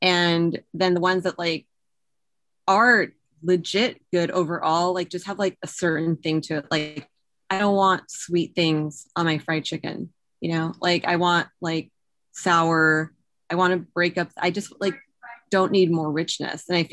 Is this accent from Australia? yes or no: no; Yakima, Washington, United States; So I grew up in Yakima, which I think maybe it's like I always joke that Eastern Washington is the Midwest of the Northwest.